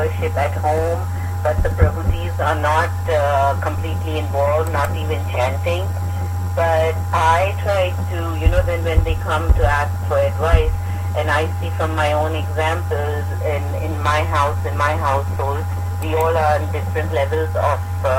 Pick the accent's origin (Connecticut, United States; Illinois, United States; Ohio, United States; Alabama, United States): Illinois, United States; Bloomington; I'm from Bloomington, Illinois.